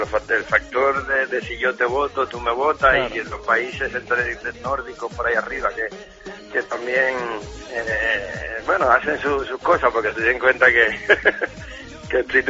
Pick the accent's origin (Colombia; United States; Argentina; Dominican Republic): Dominican Republic; now in Sabadell, Spain; Dominicano. Yo soy nativo de la República Dominicana.